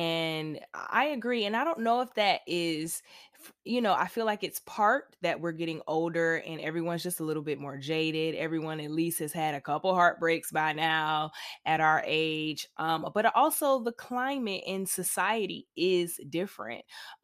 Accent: the South, United States; And listen, I'm from the South. So in the South, things are a lot more Bonnie and Clyde, at least for me.

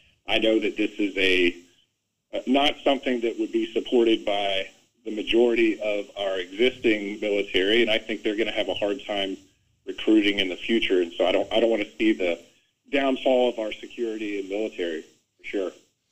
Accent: Niceville, Florida, United States; I'm from Niceville, so I know this is a hometown for you area.

